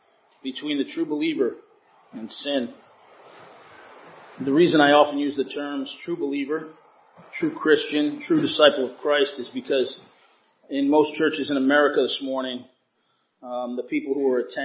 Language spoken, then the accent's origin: English; Rhode Island, United States; My wife Tanya and I grew up in Rhode Island and have been married for 34 years.